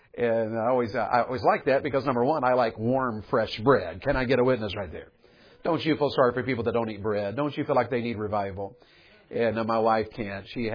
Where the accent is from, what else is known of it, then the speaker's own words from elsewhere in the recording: Tennessee, United States; I was raised in Tennessee, and my dad got saved when I was in kindergarten.